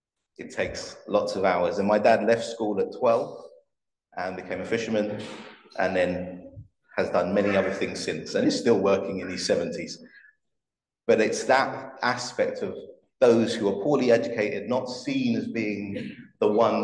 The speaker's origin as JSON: {"language": "English", "region": "London", "country": "United Kingdom", "tie": "born or raised there", "said": "I was 12 years old. And as you know, I grew up down the road. So as a black man growing up in Southeast London"}